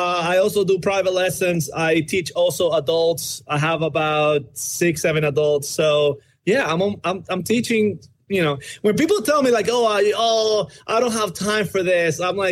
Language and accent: English; Dominican Republic; English is a second language; moved away; I don't like to be far away from home, being more far away because I'm from the Dominican Republic.